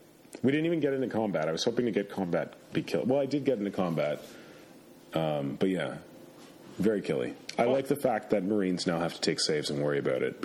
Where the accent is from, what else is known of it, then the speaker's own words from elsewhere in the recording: Canada; I was like, really? I'm from Canada. I'm not ordering poutine in Texas.